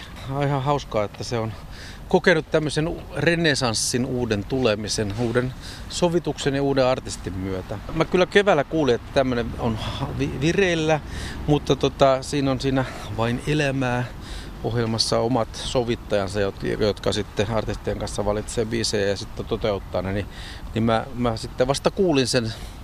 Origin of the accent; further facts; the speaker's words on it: Sauvo, Southwest Finland, Finland; born there; No melkein saaristosta, että mä oon syntynyt Sauvossa, joka on jo niin kuin oikeastaan saaristokuntia siinä Suomenlahti sitä ympäröityä Turussa päin.